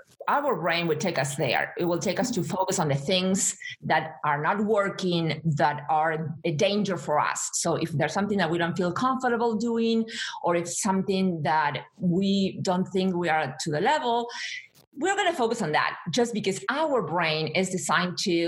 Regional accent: Argentina; English is a second language; I come from Argentina

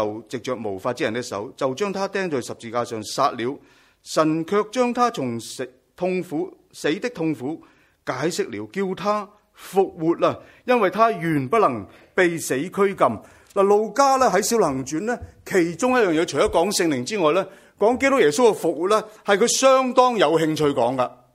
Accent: Nanhai, Guangdong, China; 咁样即系等于话今天我系广东人，我系广东南海人

